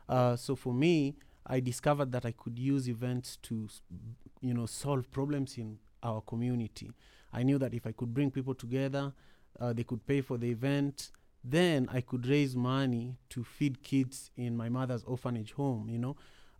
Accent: Kisumu, Kisumu County, Kenya; Well, I grew up in Kisumu, in Manyata, which is one of the roughest places to grow up in. And I grew up in a polygamist family. My mother was a second wife in a very big family.

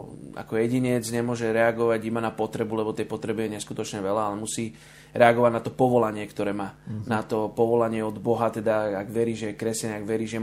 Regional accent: Bratislava, Bratislava Region, Slovakia; ja som vyrastal vo Vrakuni

